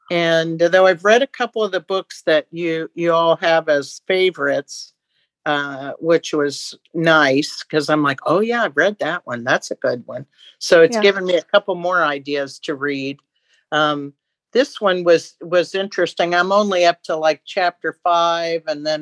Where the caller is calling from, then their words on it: Columbus, Ohio, United States; Columbus, Ohio.